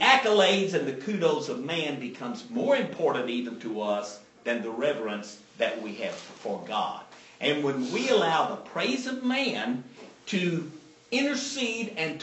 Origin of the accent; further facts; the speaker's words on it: Texas, United States; being a Texan and an American probably may give us a little more problem than it does other peoples in the world.